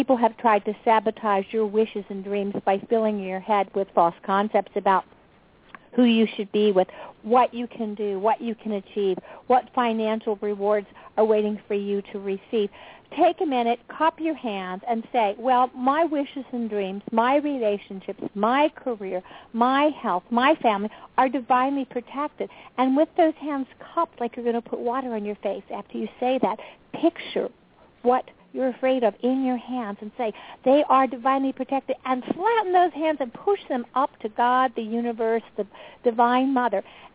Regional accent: East Coast, United States; You can tell I'm from the East Coast.

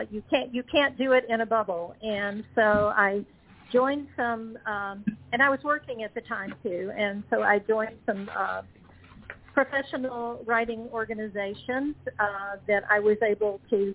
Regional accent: Tuscaloosa, Alabama, United States; also born or lived in Gadsden / Colorado; Well, I was born in Gadsden, but I grew up mostly in Tuscaloosa with a couple of years kind of in between. Then we were in Colorado, but came back to Alabama.

